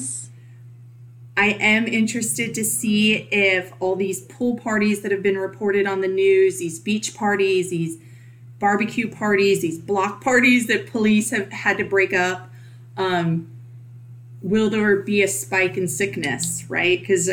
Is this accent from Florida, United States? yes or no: no; Virginia, United States; He's from Michigan. I'm from Virginia.